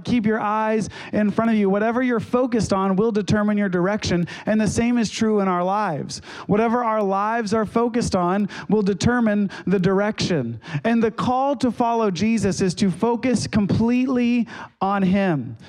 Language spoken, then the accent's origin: English; Ohio, United States; I grew up in Ohio, and we lived in a small town, and they were a small town committed to being a small town.